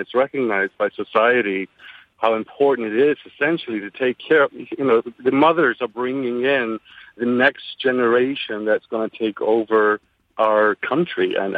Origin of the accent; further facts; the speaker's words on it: Norway; English is a second language; also born or lived in Iceland; now in Bridgehampton, United States; I live in Bridgehampton, New York, and I lived in the States now for 15 years, but I'm from Iceland originally and born in Norway and was raised there as well.